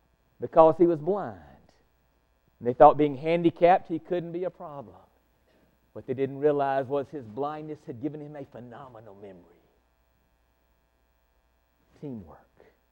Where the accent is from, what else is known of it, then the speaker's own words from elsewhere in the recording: Alabama, United States; I grew up in Montgomery, Birmingham, Alabama, in the 1950s and 60s.